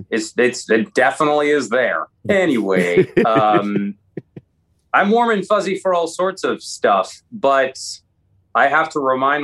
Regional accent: Seattle, Washington, United States; I grew up in Seattle. So it meant a lot.

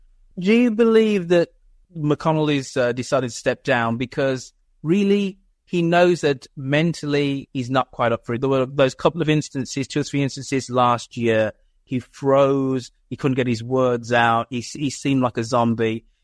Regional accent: United Kingdom; I'm a Brit who spends half my year in California

